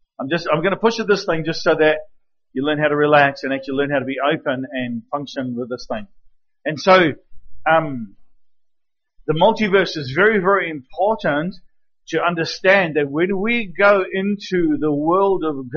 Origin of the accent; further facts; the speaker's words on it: New Zealand; I'm a New Zealander.